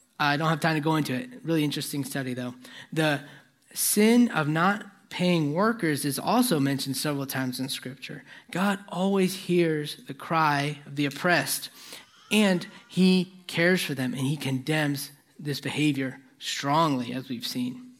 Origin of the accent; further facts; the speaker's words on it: New Jersey, United States; I'm from Jersey, trust me, it's a good bagel.